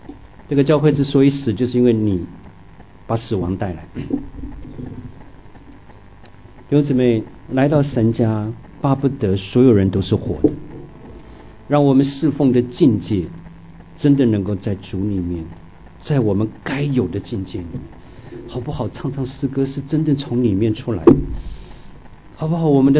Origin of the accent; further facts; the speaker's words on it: Tainan, Taiwan; 我以前小的时候在台湾的台南哈